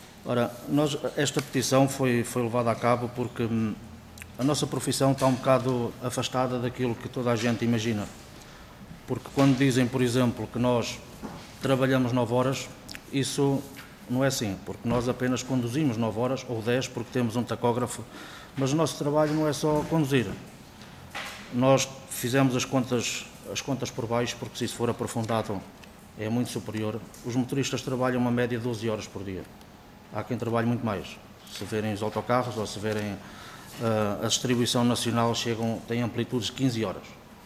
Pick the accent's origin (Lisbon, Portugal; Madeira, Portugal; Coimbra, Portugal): Coimbra, Portugal; Oliveira do Hospital; Eu, por exemplo, eu sou da Oliveira do Hospital